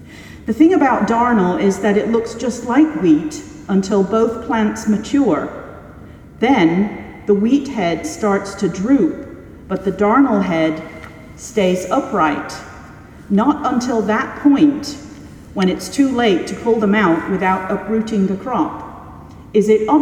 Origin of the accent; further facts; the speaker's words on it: Driffield, Yorkshire and the Humber, United Kingdom; My hometown in Yorkshire is Driffield, which is known as the capital of the Wolds.